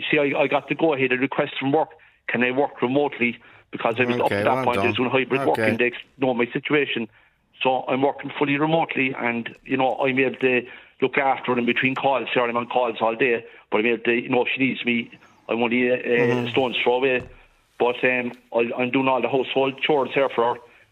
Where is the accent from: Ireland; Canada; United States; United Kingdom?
Ireland; Cork, Munster; now in Kerry, Ireland; So I'm from Cork, but I renovated a house here in Kerry, and it's about an hour's drive from where her apartment